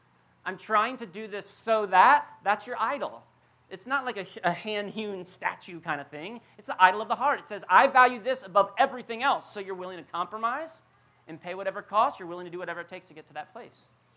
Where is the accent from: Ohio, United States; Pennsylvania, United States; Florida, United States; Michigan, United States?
Florida, United States; When my wife and I were growing up in South Florida, we really longed to come to the South.